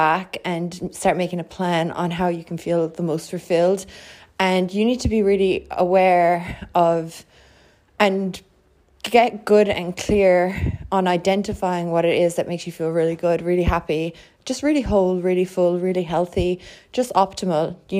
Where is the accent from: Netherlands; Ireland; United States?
Ireland; moved away as an adult; now in Australia; I made my first big change when I was 18. I moved from Ireland to Australia.